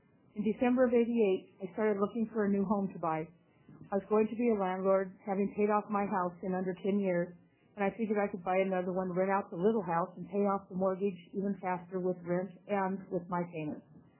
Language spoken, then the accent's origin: English; Long Beach, Washington, United States; also born or lived in Portland; And I feel very lucky because as a child growing up in Portland and Long Beach, Washington, I was given the best of everything.